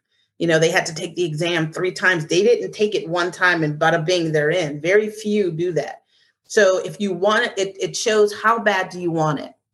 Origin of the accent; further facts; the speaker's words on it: Charleston, South Carolina, United States; I grew up in the South, you know, and there were always challenges. I grew up in Charleston.